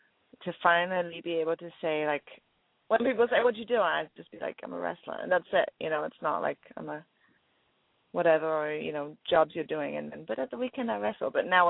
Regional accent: England, United Kingdom; I guess maybe it's because I'm English.

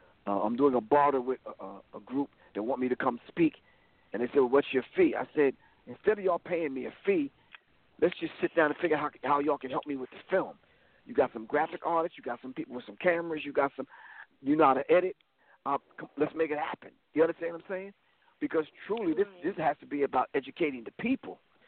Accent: Roosevelt, New York, United States; I was born and raised in Roosevelt.

